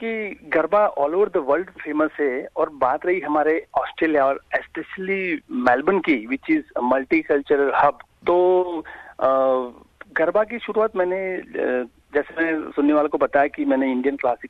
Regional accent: India; now in South Korea; तो मैं इंडिया में रहता था, तो जैसे हम जैसे पले बड़े हुए थे दोस्तों के साथ

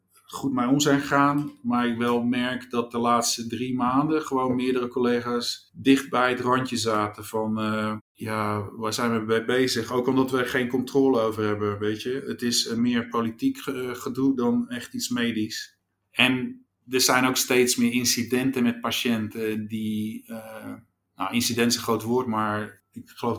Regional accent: Netherlands; Nou, kijk, wat ik zeg, ik ben Hollander

